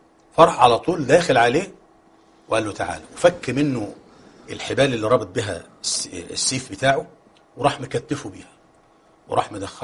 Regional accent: Egypt; إحنا عارفين إن بلدنا مصر دي مستهدفة.

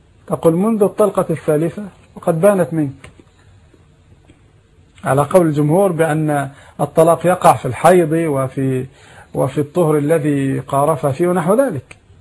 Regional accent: Egypt; لأن عندنا في مصر يكتبون أثاث البيت باسم الزوجة في القائمة

